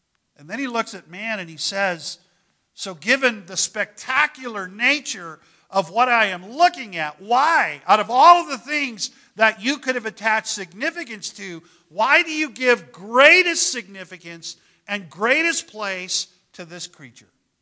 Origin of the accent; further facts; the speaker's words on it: Texas, United States; I was raised in Texas. I was raised in South Texas. I was raised in South, South Texas. I was raised way down at the bottom of Texas, 13 miles from the Mexican border.